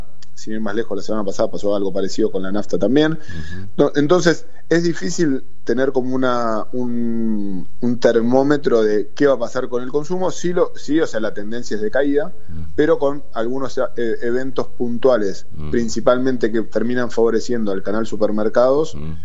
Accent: Argentina; como argentinos

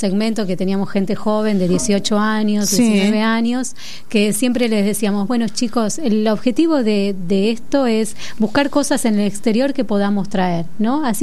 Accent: Argentina; Pero sí lo utilizó la idiosincrasia de la gente, de nosotros como argentinos

